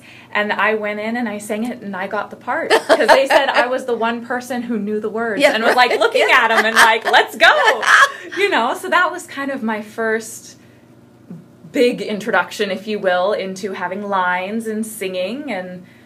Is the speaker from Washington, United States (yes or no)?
yes; Seattle, Washington, United States; I grew up in Seattle, and Seattle has really great Seattle Children's Theater, does really great stuff.